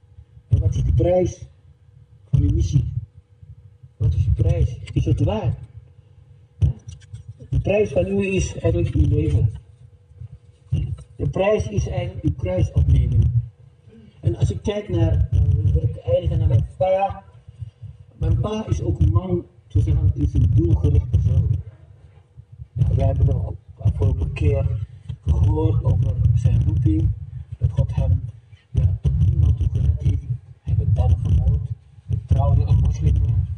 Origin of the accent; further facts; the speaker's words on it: Indonesia; now in Netherlands; Wij moesten vluchten. En mijn vader probeerde een uitweg te zoeken om naar Nederland te gaan en we krijgen geen respons. Wij zijn geen Nederlanders, wij zijn Indonesiërs.